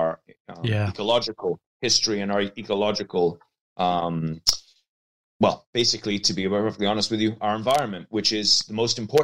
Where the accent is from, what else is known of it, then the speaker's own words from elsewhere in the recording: County Meath, Ireland; So I'm a filmmaker from County Meath. The accent probably is going to make you not believe me, but I am a filmmaker. I'm Irish. And I come from an old Norman family, and we have an estate here that's about 1,700 acres.